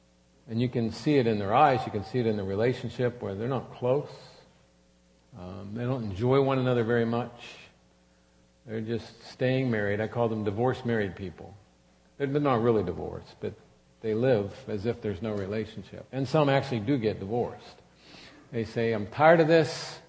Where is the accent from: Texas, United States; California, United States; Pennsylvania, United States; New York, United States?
Pennsylvania, United States; now in Indiana, United States; Gladys and I were high school sweethearts. We grew up in Pennsylvania, but we've lived in Indiana almost our whole adult lives.